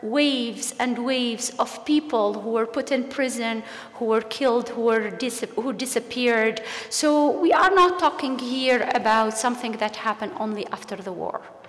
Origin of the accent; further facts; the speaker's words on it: Tunisia; now in Canada; I'm from Tunisia